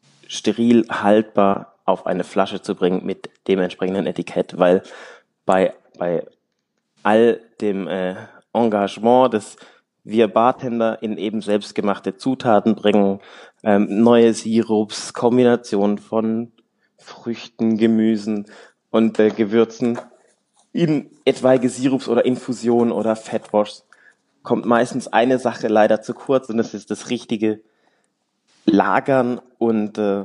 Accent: Baden-Württemberg, Germany; Also ich komme aus dem Schwarzwald, Schwarzwälder Jung.

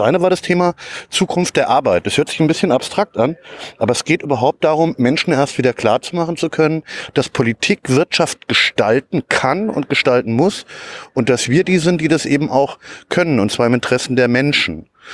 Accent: Hesse, Germany; in meiner Heimat in Hessen

